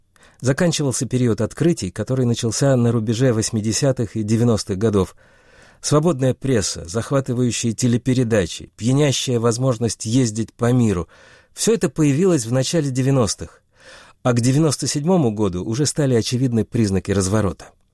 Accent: Russia; узнав, что я из России

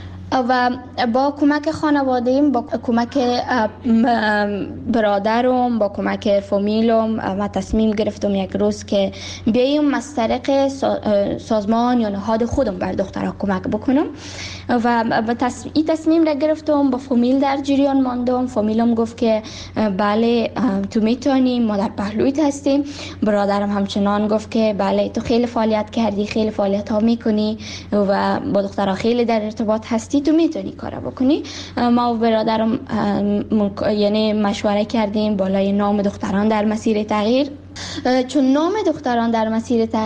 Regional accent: Kabul, Afghanistan; also born or lived in Baghlan; در سال 2005 در ولایت بغلان به دنیا دنیا آمدم و درسای ابتدایی خود را همچنان در کابل خواندم

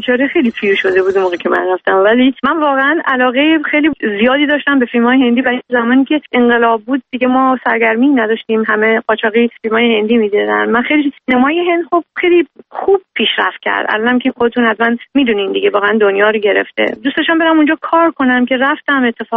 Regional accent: Iran; ما ایرانی هستیم

